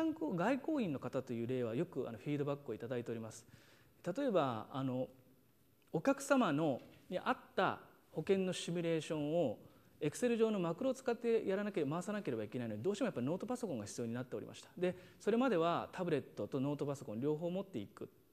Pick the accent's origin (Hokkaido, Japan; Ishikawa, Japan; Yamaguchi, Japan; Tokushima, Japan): Ishikawa, Japan; ちなみに私も石川県出身なんですけども